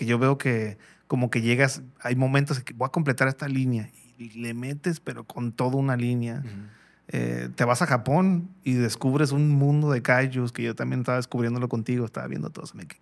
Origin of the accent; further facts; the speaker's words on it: Mexico; Y aquí en México, ¿no? Cosa que como mexicanos como que no entendemos muchas veces